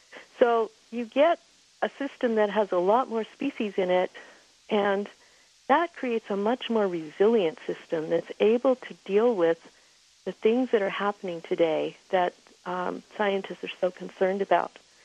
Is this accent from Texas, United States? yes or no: no; Montana, United States